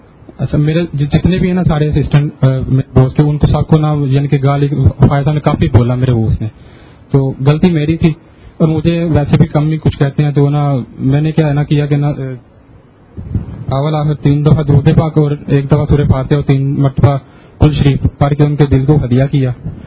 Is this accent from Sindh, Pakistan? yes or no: no; Lahore, Punjab, Pakistan; میں لاہور سے ہوں.